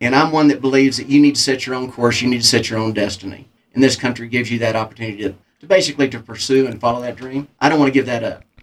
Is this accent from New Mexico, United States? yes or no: yes; Clovis, New Mexico, United States; now in Hobbs, United States; Yeah, I grew up in Clovis, graduated Clovis High School in 1973, and then Vicki and I moved our young family to Hobbs in 1978